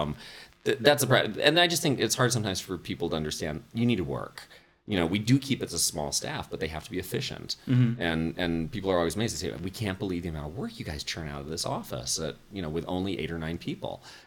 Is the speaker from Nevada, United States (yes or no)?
yes; Reno, Nevada, United States; I am indeed from Reno, Nevada.